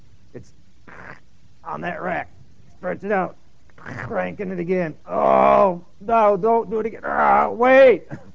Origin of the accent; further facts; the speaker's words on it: Illinois, United States; I grew up in Illinois, and after I got saved, about just a few months after I got saved, I went off to a Bible college in East Peoria, Illinois.